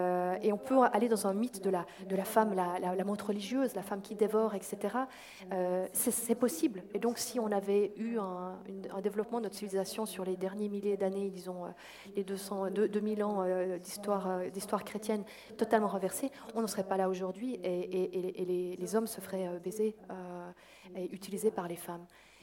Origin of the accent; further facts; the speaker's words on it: Vaud, Switzerland; Je suis partie du Gros de Vaud et j'en suis bien contente.